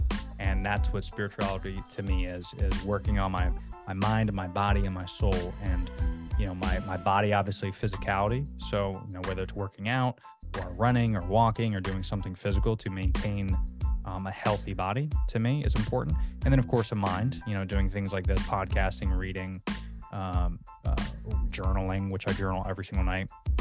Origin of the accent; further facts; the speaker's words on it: Orlando, Florida, United States; because I was raised in Orlando, but it was if anybody knows Orlando, it was a park called Lee Road was where I was raised.